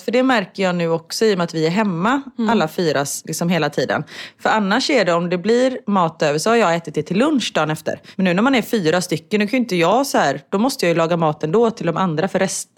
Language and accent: Swedish; Sweden; Det kanske finns hemma i Sverige också.